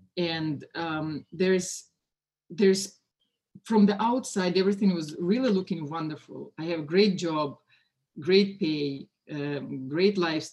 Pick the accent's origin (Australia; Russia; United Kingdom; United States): Russia; Moscow; English is a second language; moved away; I was born and raised in Russia, in Moscow, at the time of the Cold War.